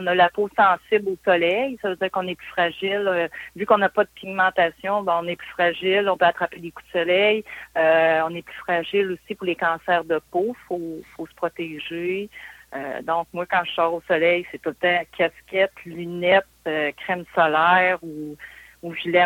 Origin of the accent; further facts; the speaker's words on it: Beauport, Quebec, Canada; Moi, je suis née à Québec. J'ai passé mon enfance à Beauport et j'ai 52 ans, donc je suis née en 68.